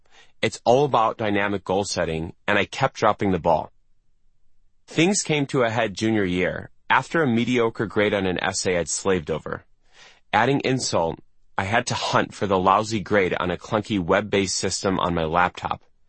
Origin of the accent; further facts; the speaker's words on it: Skokie, Illinois, United States; Growing up in Skokie, Illinois, it was an uphill for me to focus at school.